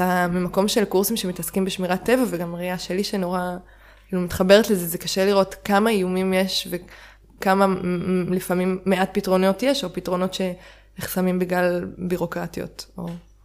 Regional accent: Jerusalem, Jerusalem District, Israel; אני ילדה עירונית, אני גדלתי בירושלים

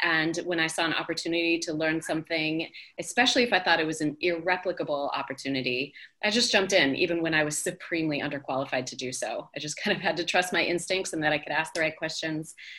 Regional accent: Redmond, Washington, United States; And so I grew up in Redmond, Washington, and all of the parents of my friends in high school were working at Microsoft.

